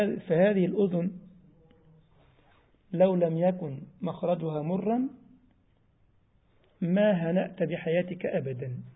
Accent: Egypt; يعني اللحام عندنا في مصر هو الحداد اللي بيلحم

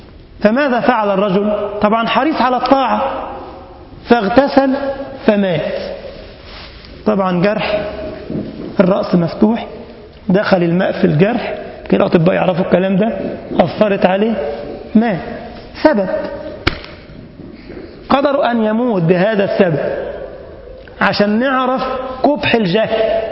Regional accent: Egypt; الطب والهندسة بيسموها عندنا في مصر لإيه؟

